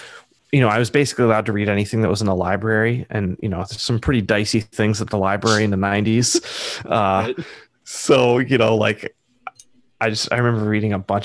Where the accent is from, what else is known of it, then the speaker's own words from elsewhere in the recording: Massachusetts, United States; So I grew up in Massachusetts, and my parents pulled me out because I was not doing well in school in second grade.